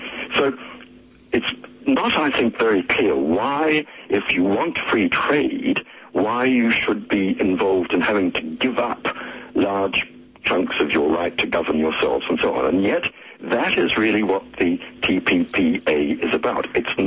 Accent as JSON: {"language": "English", "country": "New Zealand", "moved": "as an adult", "said": "I am a Kiwi, a sixth generation, very proud Kiwi, and I went over to Britain many years ago when I was a Rhodes Scholar and didn't get around to coming home for quite a long time. But I did come home 18 years ago"}